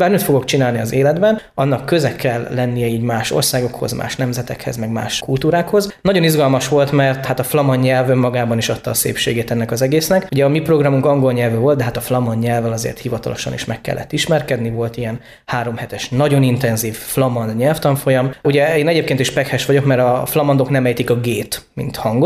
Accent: Mezőberény, Békés, Hungary; én Békéscsaba mellől származom, Mezőberényből.

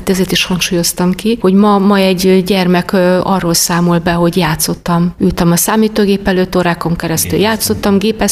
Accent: Soltvadkert, Bács-Kiskun, Hungary; Soltvadkerten születtem, és a 60-as, 70-es években ott töltöttem a gyerekkoromat.

